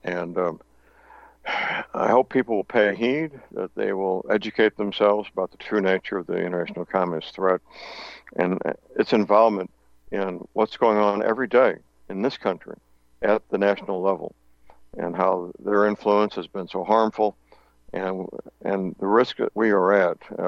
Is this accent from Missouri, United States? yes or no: yes; St. Louis, Missouri, United States; Excellent, excellent aircraft made right in my hometown, St. Louis.